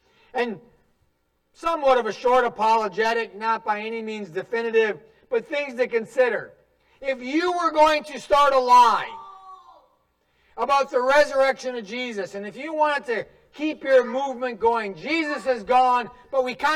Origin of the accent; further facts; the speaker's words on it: North Dakota, United States; also born or lived in Minnesota / Texas; I'm originally from North Dakota. I went to school in Minnesota, moved to Texas.